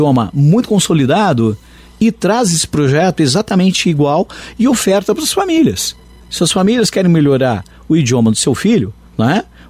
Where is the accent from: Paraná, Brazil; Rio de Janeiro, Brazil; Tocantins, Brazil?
Paraná, Brazil; Ponta Grossa; born there; A gente não pode colocar São Paulo dentro de Ponta Grossa, onde eu nasci.